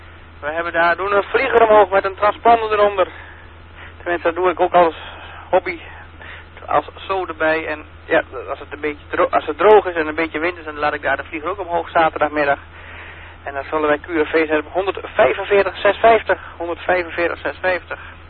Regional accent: Vledder, Drenthe, Netherlands; uit Vledder, Drenthe.

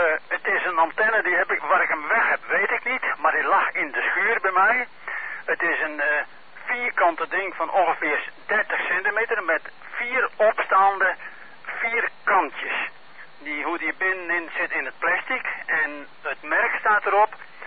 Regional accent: Leeuwarden, Friesland, Netherlands; ik zit op camping Witte Zomer en ik kom origineel uit Leeuwarden.

